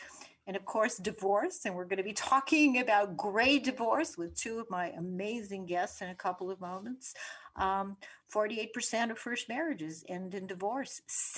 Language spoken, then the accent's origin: English; Winnipeg, Manitoba, Canada; when I was growing up in Winnipeg in Canada